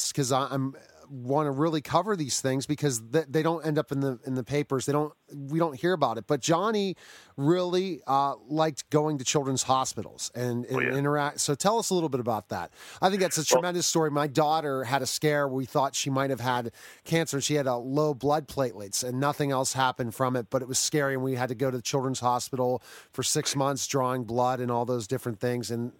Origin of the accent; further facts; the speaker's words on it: Pittsburgh, Pennsylvania, United States; One thing I want to touch upon, especially being a Pittsburgher, growing up in Pittsburgh, you don't remember much